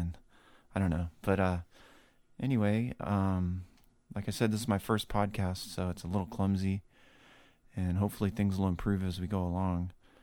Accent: California, United States; I'm from California.

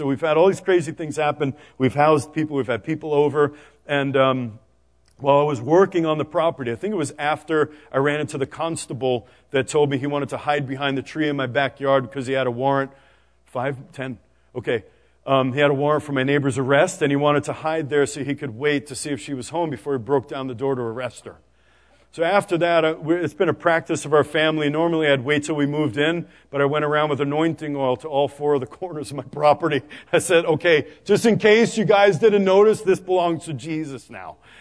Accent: New York City, New York, United States; also born or lived in Boston; I'm from New York City. We just lived in Boston for 10 years, and we were in Steelton.

